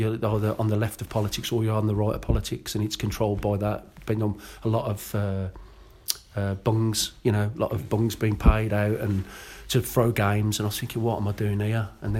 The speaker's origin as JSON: {"language": "English", "region": "England", "country": "United Kingdom", "said": "And I said, because I'm English."}